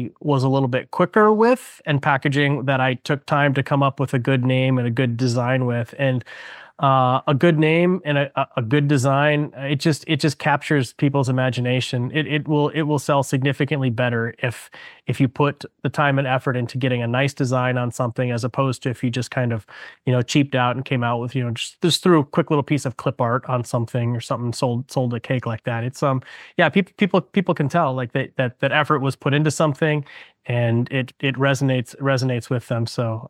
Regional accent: United States; Because I'm a Western born person. I was born and raised in America.

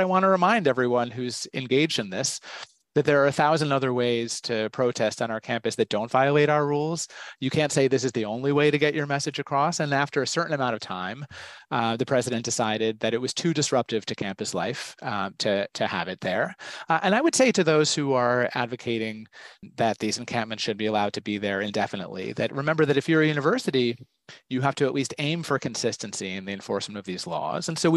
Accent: New Haven, Connecticut, United States; born or raised there

